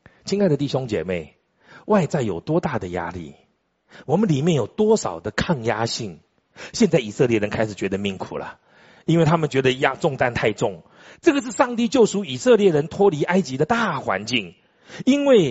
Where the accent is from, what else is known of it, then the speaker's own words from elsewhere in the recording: Taiwan; 我说那按我们中国人来说，我们台湾人来说，把它存起来